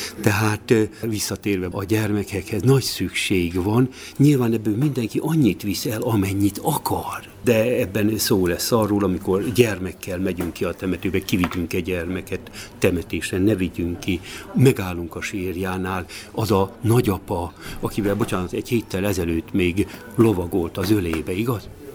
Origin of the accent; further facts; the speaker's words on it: Gacsály, Szabolcs-Szatmár-Bereg, Hungary; a Gacsályban, a faluban, ahol felnőttem, és később lelkész voltam